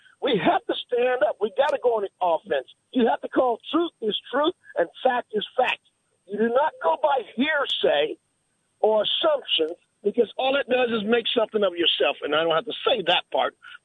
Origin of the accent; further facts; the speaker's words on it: United States; I'm not going to go to Argentina. I am an American